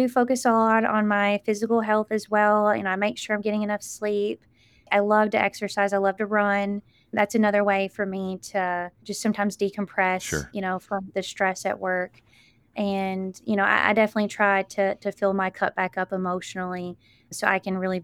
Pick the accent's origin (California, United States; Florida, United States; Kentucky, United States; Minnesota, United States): Kentucky, United States; I'm a native of Kentucky and I know the people here. You know, I grew up in Eastern Kentucky